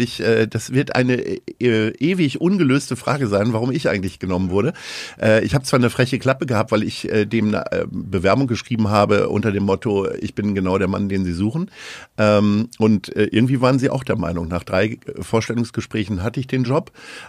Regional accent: Stadthagen, Lower Saxony, Germany; also born or lived in Hannover; now in Hamburg, Germany; Ich bin relativ groß geworden, bin ich in Stadthagen. Geboren bin ich in Hannover. Stadthagen ist 40 Kilometer südwestlich von Hannover im Landkreis Schaumburg.

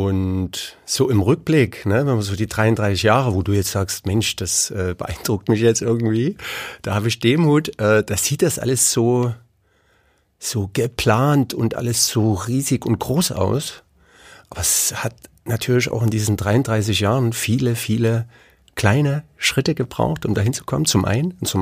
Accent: Aue, Saxony, Germany; Gab dann auch in Aue, in meiner Heimatstadt, wo ich herstamme

